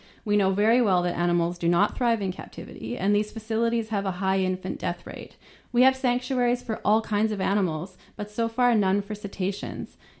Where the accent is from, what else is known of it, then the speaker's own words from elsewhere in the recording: Victoria, British Columbia, Canada; When I was a kid growing up in Victoria, I used to visit Tillicum.